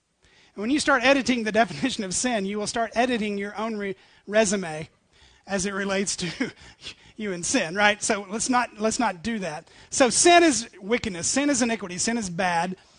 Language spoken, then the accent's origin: English; Tennessee, United States; I come from East Tennessee